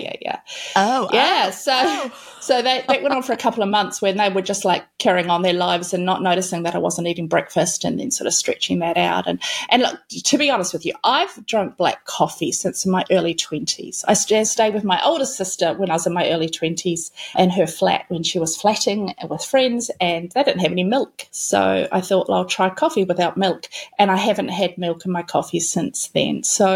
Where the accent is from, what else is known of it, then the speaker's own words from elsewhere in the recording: New Zealand; now in Melbourne, Australia; I live in Melbourne, but I'm actually a Kiwi, if you can hear that in my voice.